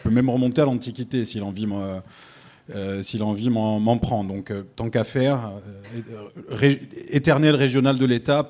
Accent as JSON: {"language": "French", "town": "Bastia", "region": "Corsica", "country": "France", "tie": "born or raised there", "said": "je suis né à Bastia, que j'ai grandi à Bastia, que j'y suis retourné y vivre 20 ans"}